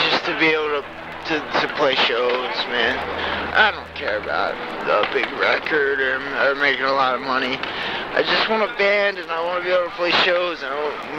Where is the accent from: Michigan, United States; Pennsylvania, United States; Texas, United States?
Pennsylvania, United States; Philadelphia; now in New York City, United States; No, I'm from Philadelphia.